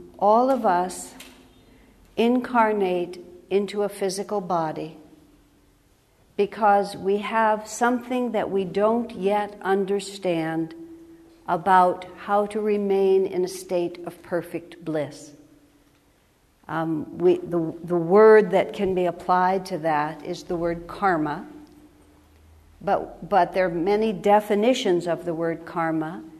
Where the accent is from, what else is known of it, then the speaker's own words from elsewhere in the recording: United States; I was raised in America. I didn't travel outside of the U.S. until after I got married.